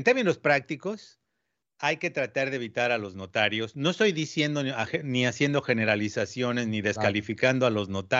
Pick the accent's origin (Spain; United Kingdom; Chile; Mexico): Mexico; lo que en México, en mi país, hubieran sido bastante más caro, creo.